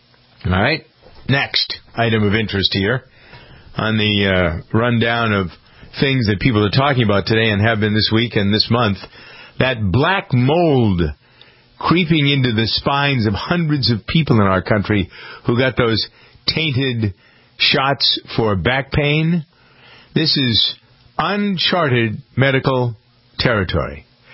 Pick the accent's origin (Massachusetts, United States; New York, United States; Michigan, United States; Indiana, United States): Massachusetts, United States; Framingham; This all started in my hometown of Framingham, Massachusetts